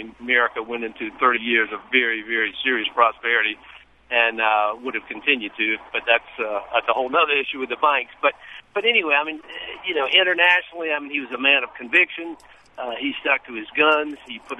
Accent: Southern United States, United States; I'm a Southerner, my whole family.

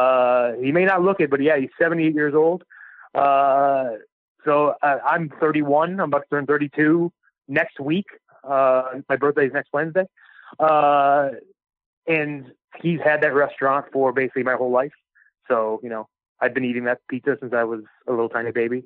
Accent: Cleveland, Ohio, United States

